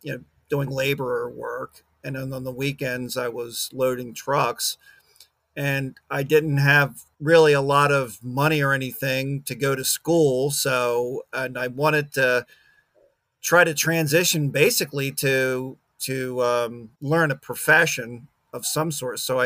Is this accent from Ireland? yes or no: no; Bridgeton, New Jersey, United States; I grew up in Cumberland County in a town called Bridgeton in South Jersey. And I continue to live in the county and work here.